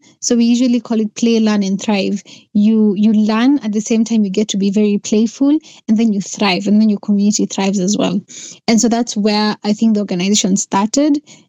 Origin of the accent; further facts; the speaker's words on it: Meru County, Kenya; where my hometown is called Meru County, which is one of the breadbaskets of Kenya